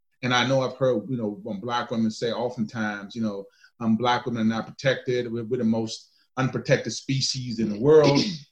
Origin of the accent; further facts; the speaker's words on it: Lexington, United States; I know in my hometown of Lexington, and me and my cousin talked about this some time ago.